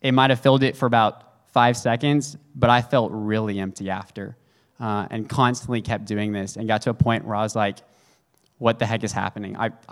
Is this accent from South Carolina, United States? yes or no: no; Dallas, Texas, United States; Thank you. So I've born and raised in Dallas.